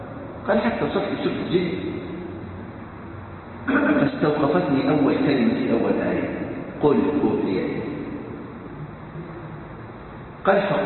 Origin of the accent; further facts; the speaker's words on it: Egypt; كان عندنا في مصر في السبعينات قس